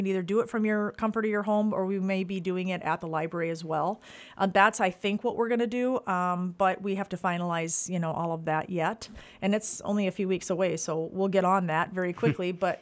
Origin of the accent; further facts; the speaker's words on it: Fairmont, Minnesota, United States; He's from Fairmont, Minnesota, which is where I am from.